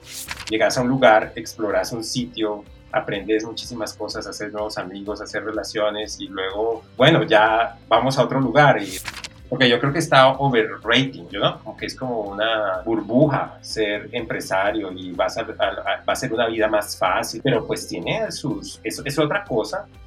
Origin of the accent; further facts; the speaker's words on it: Bogotá, Colombia; yo soy de Bogotá, entonces como que vino la compañía con la que venía trabajando, mi familia estaba acá, yo estaba en una relación, yo no me quería ir de Bogotá